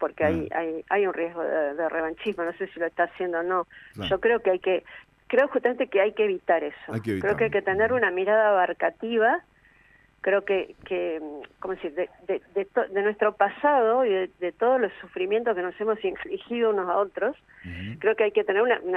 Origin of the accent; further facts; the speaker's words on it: Argentina; me alegro como argentina